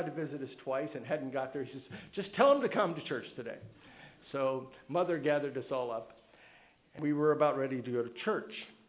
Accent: West Virginia, United States; In the Ohio River Valley, where I grew up in West Virginia, we began, as I said, reading this literature.

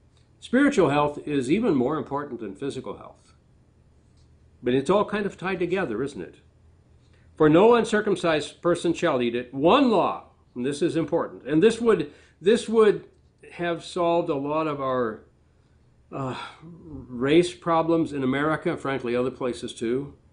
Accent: South Dakota, United States; I grew up near the Oglala tribe. Pine Ridge was the reservation that much of the tribe lives on

